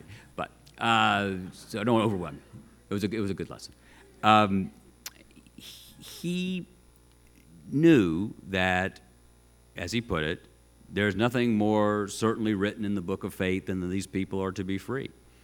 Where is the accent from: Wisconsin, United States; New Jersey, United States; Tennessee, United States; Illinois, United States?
Tennessee, United States; Chattanooga; the American South. My native region, I grew up in Chattanooga.